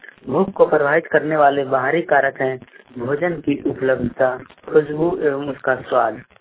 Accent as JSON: {"language": "Hindi", "town": "Bhagalpur", "region": "Bihar", "country": "India", "said": "भागलपुर से हूँ।"}